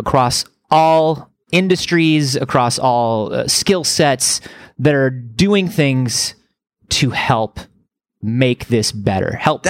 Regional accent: Midwest, United States; accent: Midwestern; Listen, you come over here and you say hamburger. I don't make you say it in my Midwestern ass accent.

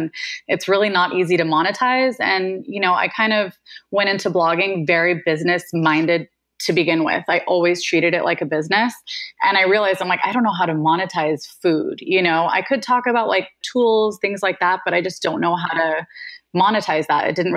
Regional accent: San Diego, California, United States; moved away as an adult; now in New York, United States; Yes, born and raised in San Diego. I left San Diego for, I don't know, 5 seconds a few times, but always kind of went back there, and then I finally made the move out to New York a few years ago.

